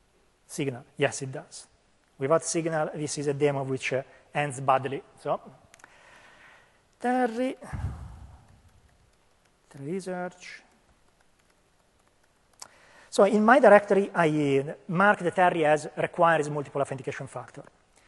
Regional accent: Italy; English is a second language; moved away; That's actually my my hometown. It's a picture I took a couple of weeks ago. I went back to Italy for a wedding.

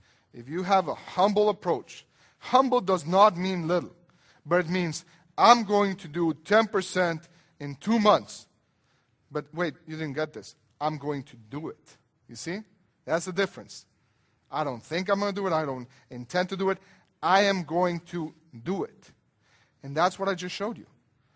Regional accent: Mexico; Well, I'm not from Belgium. I'm Mexican. But you know what? It's cloudy enough for me in Cancun.

